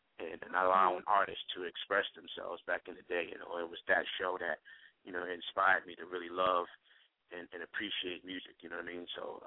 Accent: Bronx, New York, United States; You know, I'm born and raised in Bronx, New York, you know, definitely representing NYC

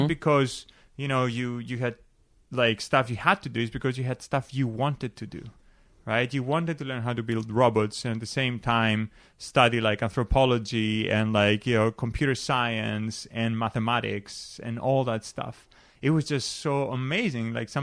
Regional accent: Greece; moved away as an adult; now in United States; I grew up in Greece. I've told you … only comes from one country.

